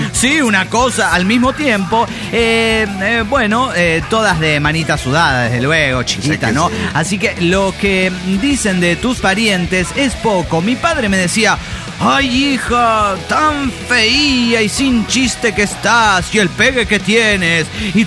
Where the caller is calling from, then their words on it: Coatzacoalcos, Veracruz, Mexico; de Coatzacoalco, Veracruz.